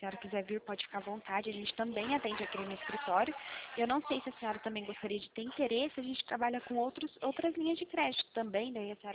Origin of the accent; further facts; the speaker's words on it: Pirassununga, São Paulo, Brazil; eu não sei falar o endereço em Bauru, porque eu sou aqui de Pirassununga.